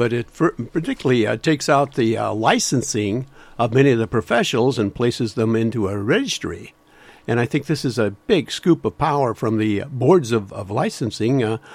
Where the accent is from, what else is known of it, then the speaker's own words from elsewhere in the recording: Iowa, United States; I remember growing up in Iowa